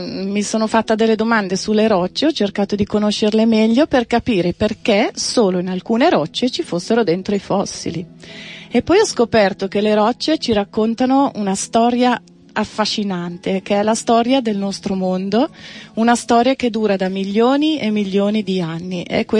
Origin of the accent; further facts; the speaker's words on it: Brusino Arsizio, Ticino, Switzerland; sono nata e cresciuta a Brusino Arsizio, che è un paese alle pendici del Monte San Giorgio